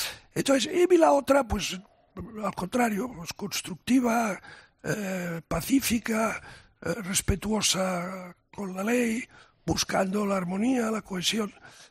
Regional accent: Spain; de amor a lo que somos los españoles, con nuestros defectos y nuestras virtudes

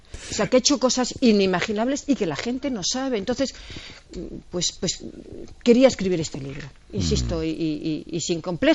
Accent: Greece; Somos los dos griegos.

